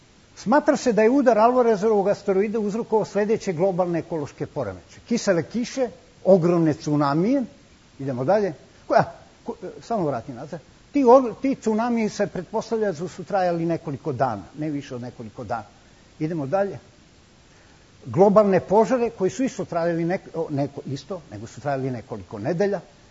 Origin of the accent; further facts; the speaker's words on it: Niš, Nišava District, Serbia; ja sam rođen Nišlija i ponosan sam na to.